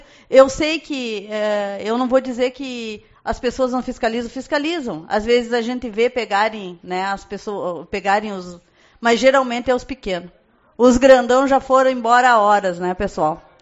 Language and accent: Portuguese; São Marcos, Brazil; eu me criei em São Marcos, então eu conheço os pescadores